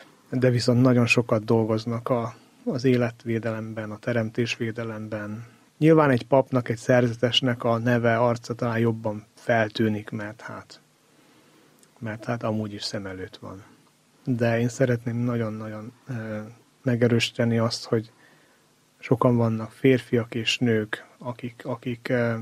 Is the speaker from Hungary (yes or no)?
no; Southern Slovakia, Slovakia; moved away as an adult; annyira Magyarország, meg a felvidék, ahol én születtem, meg éltem 20 éves koromig, az nem egy peremvidék, ez a normál kultúra.